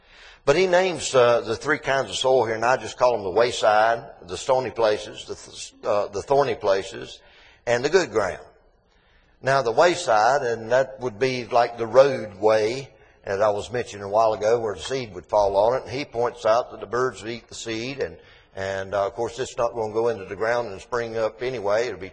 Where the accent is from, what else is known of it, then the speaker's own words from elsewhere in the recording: North Carolina, United States; At home in Sampson County, and I grew up in Sampson County, so we didn't have a lot of rock.